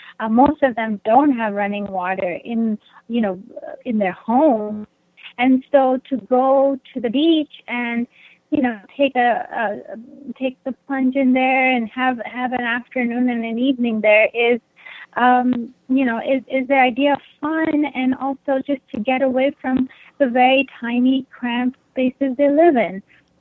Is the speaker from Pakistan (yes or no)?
yes; Pakistan; I grew up in Pakistan.